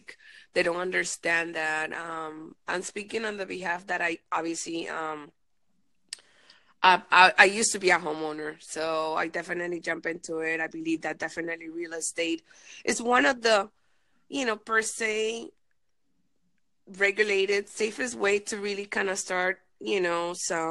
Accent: Panama; now in Los Angeles, United States; I'm originally from Panama

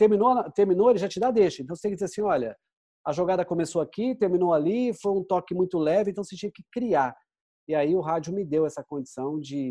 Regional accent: Maringá, Paraná, Brazil; born there; E quando eu volto para Maringá, que é a cidade onde eu nasci

